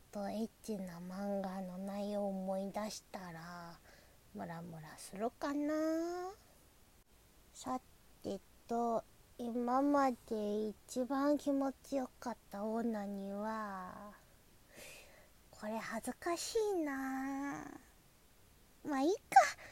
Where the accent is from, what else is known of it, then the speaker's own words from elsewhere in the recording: Osaka, Japan; 出身地は大阪で新人声優です。